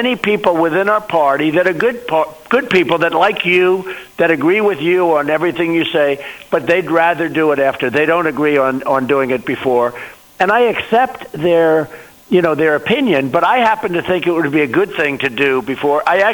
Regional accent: New York, United States; I'm from New York, but very rarely. And all of a sudden, I'm president.

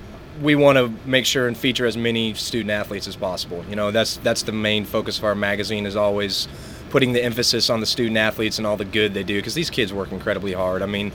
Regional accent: Tulsa, Oklahoma, United States; Well, I am born and raised in Oklahoma. I grew up in Tulsa. I was born there as well.

